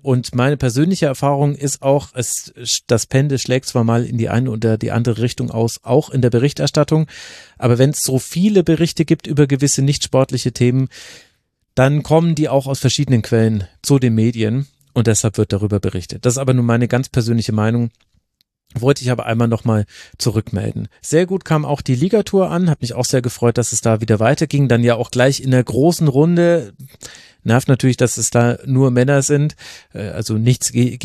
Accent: West Germany, Germany; es hat mir nochmal als Wessi geholfen, noch einmal neu zu verstehen, wie die Stasi damals gewirkt hat.

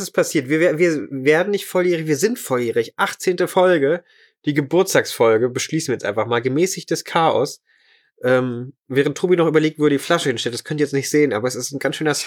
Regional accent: Braunschweig, Lower Saxony, Germany; Ich komme aus Braunschweig oder aus der Nähe von Braunschweig.

